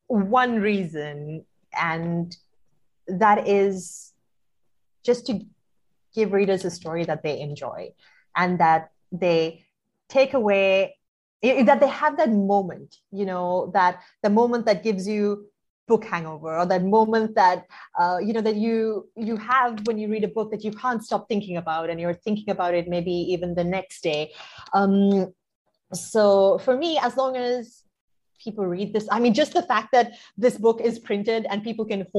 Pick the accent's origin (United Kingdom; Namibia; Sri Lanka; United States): Sri Lanka; growing up in Sri Lanka, that's not necessarily something that I even let myself think about